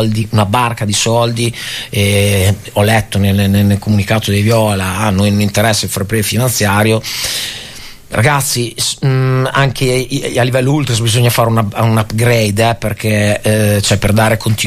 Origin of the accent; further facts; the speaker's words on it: Bologna, Emilia-Romagna, Italy; devo rispondere da bolognese o devo rispondere da persona obiettiva?